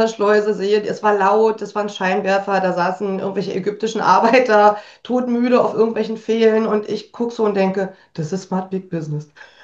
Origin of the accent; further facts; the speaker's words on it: East Germany, Germany; ich komme ja aus dem Osten und meine Familie, die hat es nicht so mit Unternehmertum.